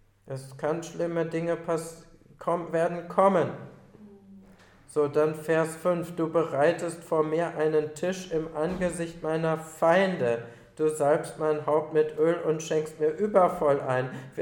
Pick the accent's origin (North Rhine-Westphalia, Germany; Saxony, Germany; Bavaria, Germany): North Rhine-Westphalia, Germany; ich komme aus dem Kölner Raum